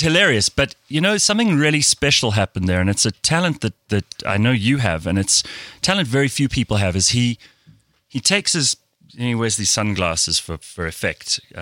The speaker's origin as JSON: {"language": "English", "country": "South Africa", "said": "I'm from South Africa and I'm white."}